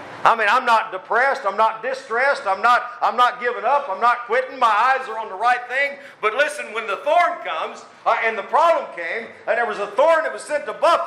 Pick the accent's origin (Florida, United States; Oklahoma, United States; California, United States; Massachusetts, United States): Oklahoma, United States; Now, down home, I'm from Oklahoma, and we got mesquite trees.